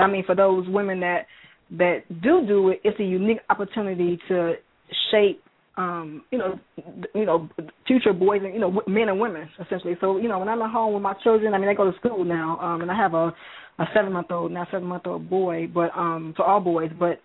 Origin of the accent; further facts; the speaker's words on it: Chicago, Illinois, United States; coming from the city and growing up in Chicago